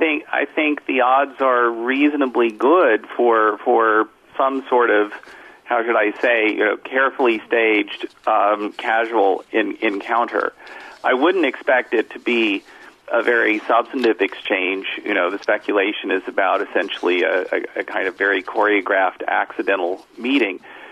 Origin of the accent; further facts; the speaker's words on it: United States; to I think, as an American, to U.S. Shame